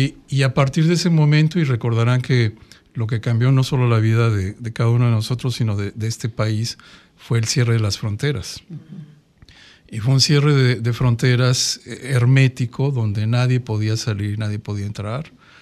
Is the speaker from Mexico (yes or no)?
yes; Mexico City, Mexico; yo soy de la Ciudad de México. Uh-huh. Y mis recuerdos de esa ciudad maravillosa que es el corazón de la República Mexicana son desde la niñez